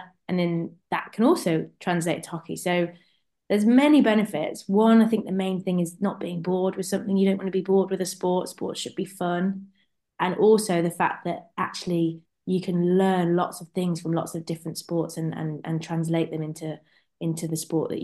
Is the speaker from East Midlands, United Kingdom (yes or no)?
yes; Nottingham, East Midlands, United Kingdom; So I'm from Nottingham, so that's in the Midlands region.